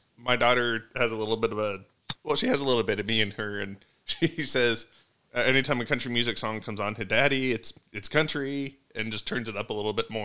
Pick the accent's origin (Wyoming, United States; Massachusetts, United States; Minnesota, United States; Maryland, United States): Wyoming, United States; Maybe it's just because I grew up in Wyoming and just decided that I didn't want to follow the crowd.